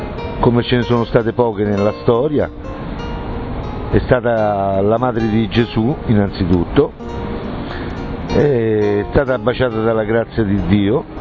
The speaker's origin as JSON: {"language": "Italian", "town": "Rome", "region": "Lazio", "country": "Italy", "said": "vengo da Roma."}